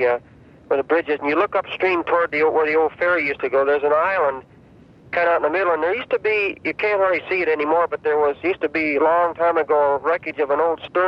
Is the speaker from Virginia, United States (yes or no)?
no; Wrangell, Alaska, United States; born there; I was born in Wrangell, and we came up in 42